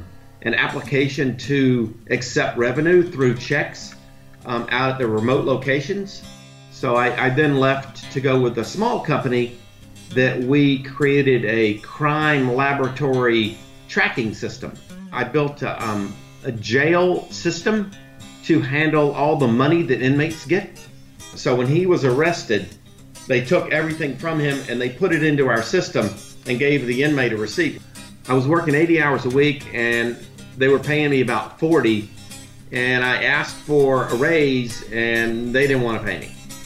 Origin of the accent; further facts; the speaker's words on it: Mississippi, United States; born there; also born or lived in Tennessee / North Carolina; now in Florida, United States; I was born in Mississippi, lived in Tennessee till fourth grade. Then we went to North Carolina till seventh. And then I've been here since eighth grade.